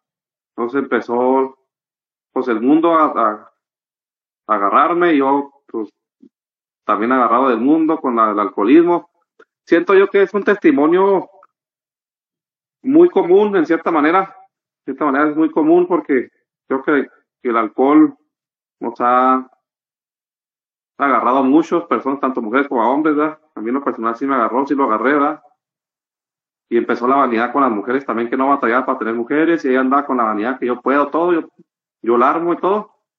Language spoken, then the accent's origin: Spanish; Chihuahua, Mexico; born there; nací en Chihuahua, ¿verdad? Nací en Chihuahua. Sí, pues, estaba ahí. Mi tierra amada, que amo y siempre voy a amar.